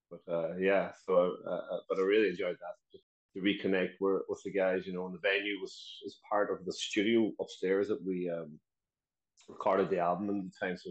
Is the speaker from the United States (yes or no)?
no; Lifford, County Donegal, Ireland; And I grew up in Lifford. And Lifford is in Donegal on the Republic of Ireland side.